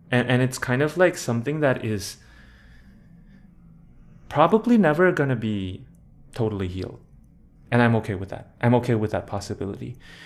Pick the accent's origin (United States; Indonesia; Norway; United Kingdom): Indonesia; And I grew up in Indonesia